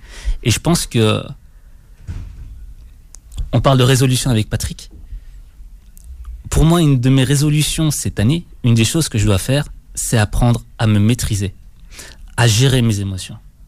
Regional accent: Belgium; l'équivalent du bac en Belgique, parce que je suis de Belgique

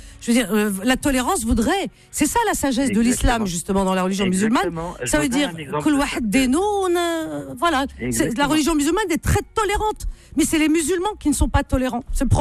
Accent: Algeria; l'Algérie, que je connais bien, c'est mon pays d'origine.

